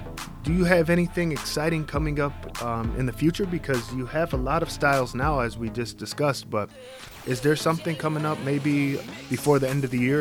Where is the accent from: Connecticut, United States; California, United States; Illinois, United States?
Connecticut, United States; Hartford; also born or lived in Bloomfield; I was born and raised in Connecticut myself, believe it or not, right in Hartford, Connecticut, and a little bit of time in Bloomfield, Connecticut.